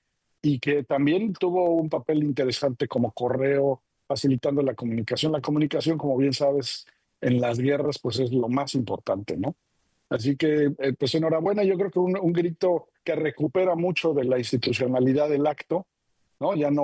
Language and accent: Spanish; Puebla, Mexico; yo crecí en Puebla, y pues sí, para mí el chile en nogada es toda una tradición